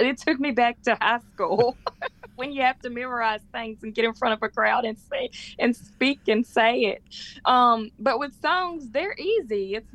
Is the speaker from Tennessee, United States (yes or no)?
yes; Jackson, Tennessee, United States; I'm speaking very soon in my hometown, Jackson, Tennessee